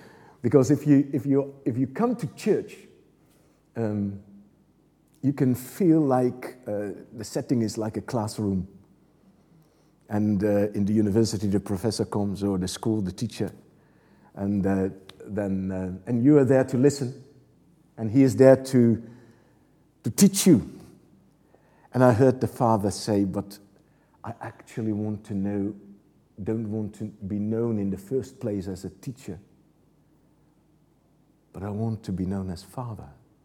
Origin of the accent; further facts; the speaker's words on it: The Hague, South Holland, Netherlands; from The Hague, the governmental city of the Netherlands.